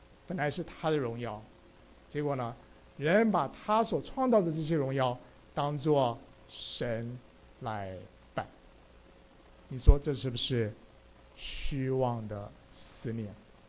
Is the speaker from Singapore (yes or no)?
no; China; 因为我们中国人说我们是闪的后裔